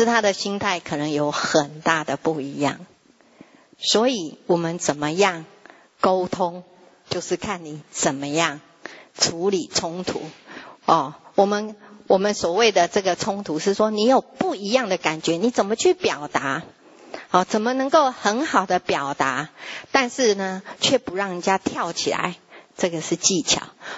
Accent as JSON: {"language": "Chinese", "country": "Taiwan", "said": "或是我们台湾话说边得边议，"}